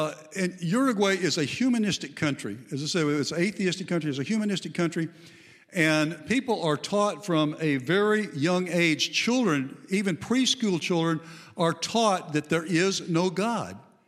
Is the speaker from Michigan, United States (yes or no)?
no; Mississippi, United States; I am from Mississippi.